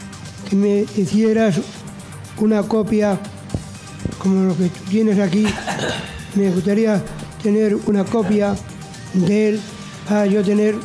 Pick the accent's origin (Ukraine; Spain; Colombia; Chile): Spain; Soria, Castile and León; El nombre propio sería el nombre donde yo nací y en mi tierra.